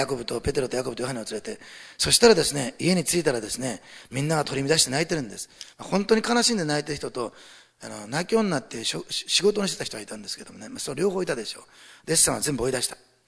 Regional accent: Osaka, Japan; born there; 私、まあ大阪生まれだからですかね

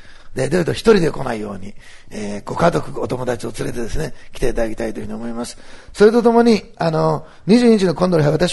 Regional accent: Osaka, Japan; せっかく兵庫に行くんだから、ね、ふるさとの大阪でも福音を語れたらいいなって

